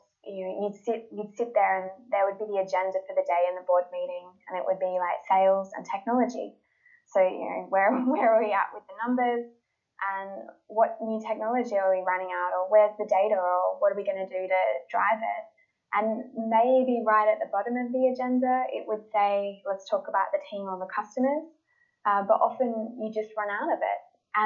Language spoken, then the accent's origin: English; Sydney, New South Wales, Australia; Well, like you, I'm an Australian, so I grew up in Sydney, and had a lovely life as a kid